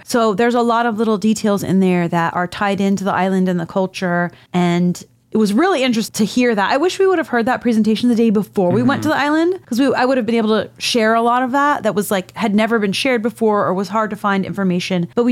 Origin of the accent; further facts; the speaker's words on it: Florida, United States; Like, I grew up in Florida. Like, we had barbecues in Key Biscayne and on the beach and stuff.